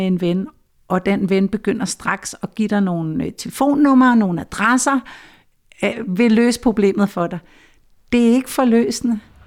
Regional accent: Capital Region of Denmark, Denmark; skriver om for eksempel Kongens Have. Altså lige her, hvor jeg står nu, så kan jeg næsten se over til mit barndomshjem

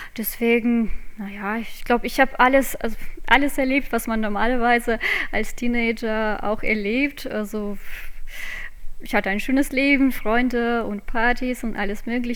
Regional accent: Riga, Latvia; also born or lived in Jūrmala; Ich bin in Riga geboren. Obwohl jetzt, also ich habe, bis ich, glaube ich, 14 war oder 15 war, habe ich in Riga gelebt. Und dann sind wir nach Jūrmala umgezogen.

